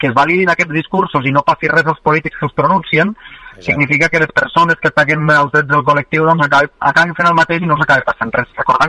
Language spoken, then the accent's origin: Catalan; Móra la Nova, Catalonia, Spain; now in Roquetes, Spain; soc un roquetero d'adopció. Jo soc de Móra la Nova, però fa 3 anys que vaig vindre a viure a Roquetes.